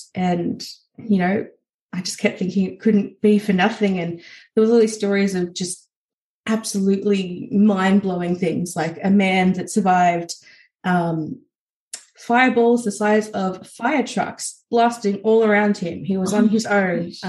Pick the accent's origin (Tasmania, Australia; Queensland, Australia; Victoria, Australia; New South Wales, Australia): New South Wales, Australia; Batemans Bay; I grew up on the New South Wales South Coast in Batemans Bay and around Batemans Bay. And I'd moved away for jobs and uni and so on. But I was living in Melbourne at the time.